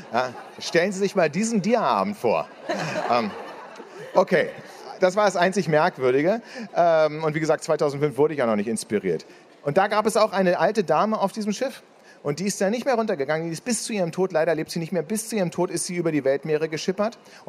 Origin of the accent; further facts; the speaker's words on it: Leipzig, Saxony, Germany; also ich komme aus Leipzig und das spielt in Leipzig